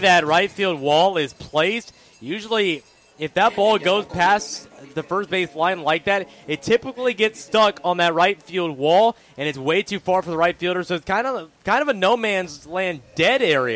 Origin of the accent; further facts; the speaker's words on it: San Antonio, Texas, United States; I'm from San Antonio, not necessarily Tornado Alley that consists of Oklahoma, North Texas, and Kansas.